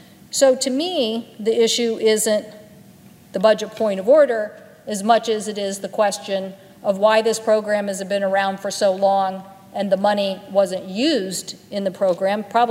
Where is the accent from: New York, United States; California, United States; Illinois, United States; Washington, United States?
Washington, United States; Mount Rainier, in my home state of Washington, a good investment.